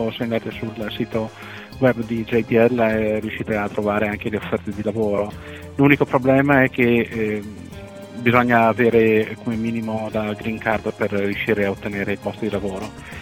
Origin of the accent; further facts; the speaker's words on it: Trento, Trentino-Alto Adige, Italy; also born or lived in Rovereto; now in United States; Io sono nato a Rovereto, però diciamo, la mia famiglia e anche mia moglie siamo tutti quanti di Trento.